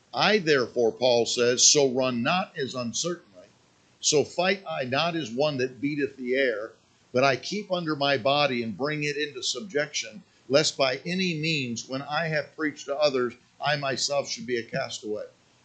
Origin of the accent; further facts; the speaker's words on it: Michigan, United States; I didn't come from a Christian family when I was born and raised up in Michigan.